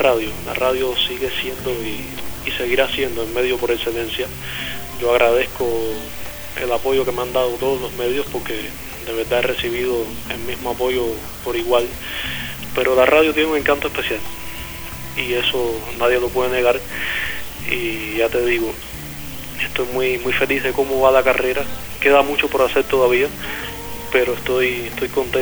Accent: Cuba; porque a mí todo me gusta hacerlo aquí en mi Cuba, todo me gusta hacerlo en mi país.

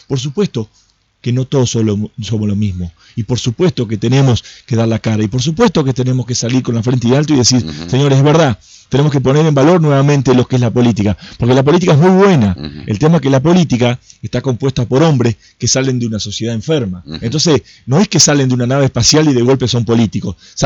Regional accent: Argentina; Estoy hablando como argentino libre que quiero ser, como argentino que viene con una enseñanza del respeto del valor de la palabra

